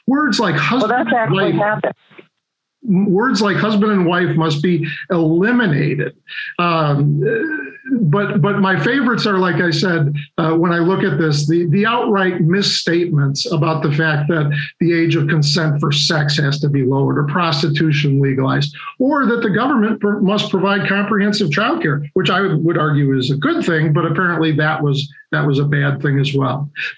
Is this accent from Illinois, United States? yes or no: yes; Illinois, United States; And remember, Phyllis Schlafly is a native of Illinois, my home state.